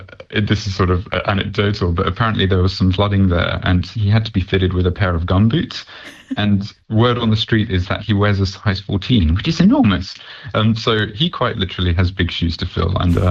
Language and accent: English; Malaysia; For me, I'm originally from Malaysia, which is it was colonized by the Brits